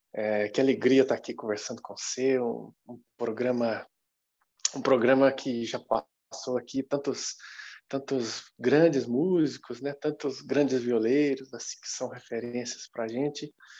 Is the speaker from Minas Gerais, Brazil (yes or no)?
yes; Lavras, Minas Gerais, Brazil; now in São João del Rei, Brazil; Moro em São João, Dom. Moro aqui há 14 anos, sou natural de Lavras. Aí, com os meus 18 anos, vim para cá para estudar música e acabei ficando aqui